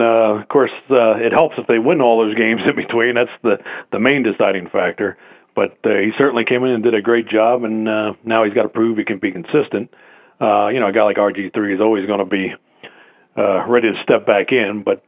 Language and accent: English; Phoenixville, Pennsylvania, United States; now in Gilbertsville, United States; My hometown was there, and now I'm out another 20 minutes from there in a place called Gilbertsville, a little more country.